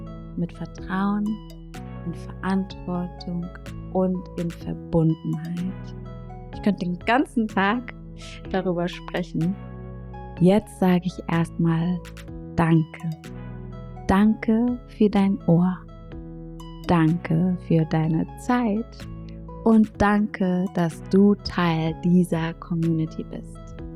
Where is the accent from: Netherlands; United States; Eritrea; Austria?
Eritrea; first language Tigrinya; German is a second language; ist Tigrinya, meine Muttersprache aus Eritrea, und bedeutet Vertrauen.